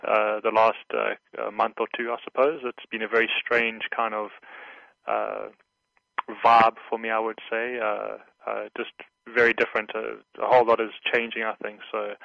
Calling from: Illinois, United States; I'm calling from Illinois.

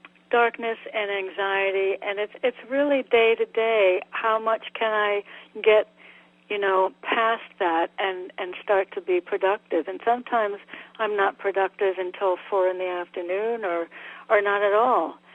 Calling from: Connecticut, United States; I'm in Connecticut.

